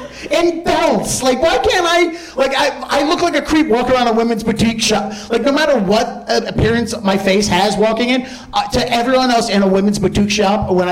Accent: Baltimore, Maryland, United States; I'm more familiar with growing up in Baltimore

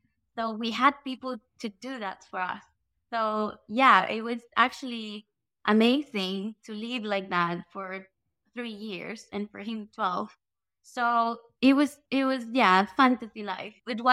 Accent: Caracas, Capital District, Venezuela; moved away as an adult; So we've been living here for 3 years now. I am from Caracas, Venezuela, and we met on a cruise ship.

